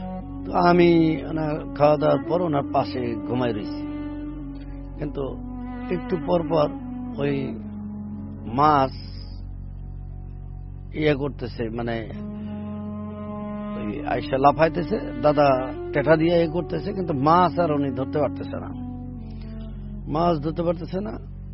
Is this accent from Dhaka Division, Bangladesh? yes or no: yes; Ambikapur, Dhaka Division, Bangladesh; আমার দেশের বাড়ি ফরিদপুর, গ্রাম অম্বিকাপুর, অম্বিকাপুর শ্মশানঘাটের সাথেই আমার বাড়িটা।